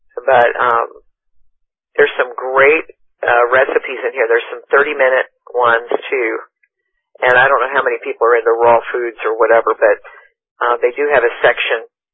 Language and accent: English; Waco, Texas, United States; I was raised in Waco, Texas, and so Dr. Pepper is from there.